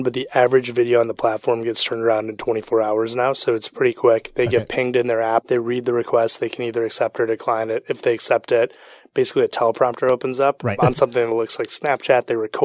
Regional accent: Greece; I'm Greek.

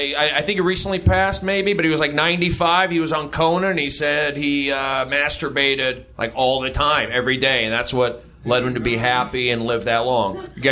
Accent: Los Angeles, California, United States; also born or lived in New York; I grew up here in Los Angeles. People don't get along. I lived in New York.

